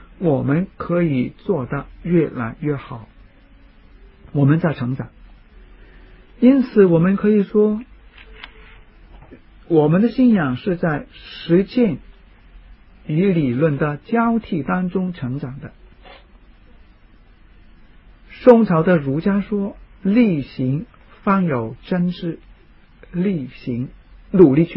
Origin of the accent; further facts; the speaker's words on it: Hong Kong; 我好奇怪哦，我从香港来，我好奇怪。